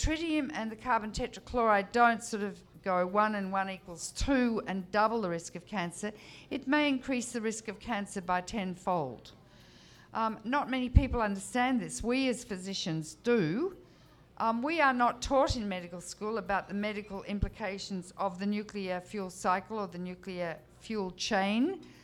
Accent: Australia; we mine uranium in Australia, hence my accent

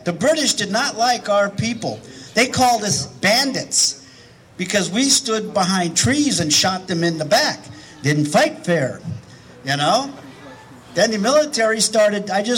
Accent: Oakland, California, United States; the same thing to me … when I was 6 years old growing up in Oakland.

